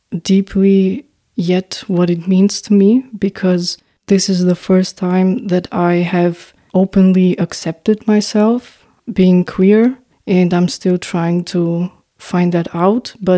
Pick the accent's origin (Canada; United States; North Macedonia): North Macedonia; English is a second language; I tend to say I'm from Albania. But actually, in my passport, I'm not from Albania. I'm from North Macedonia. But I'm Albanian from North Macedonia.